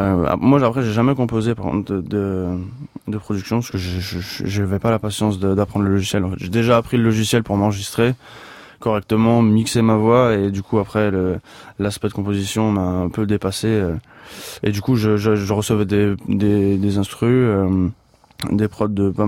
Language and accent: French; Saint-Étienne, Auvergne-Rhône-Alpes, France; born there; Et de l'autre côté de ma mère, français, polonais, italien, c'est un peu tout mélangé. Je suis né à Saint-Étienne, comme tout le reste de ma famille, depuis, je pense, trois générations.